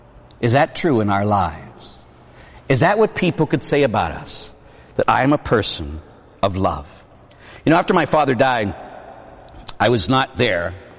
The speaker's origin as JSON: {"language": "English", "town": "Pittsburgh", "region": "Pennsylvania", "country": "United States", "tie": "born or raised there", "said": "I grew up in Pittsburgh, huh? I told you about my mother a little bit and my father. Both of them were city of Pittsburgh police officers, huh?"}